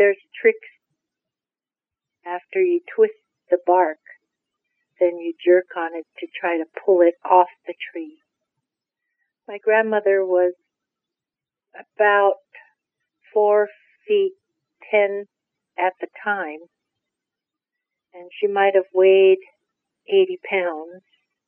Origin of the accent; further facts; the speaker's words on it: Kake, Alaska, United States; I am of the Raven people, of the freshwater marked salmon. I am a child of the killer whale, and I'm from Cake, Alaska.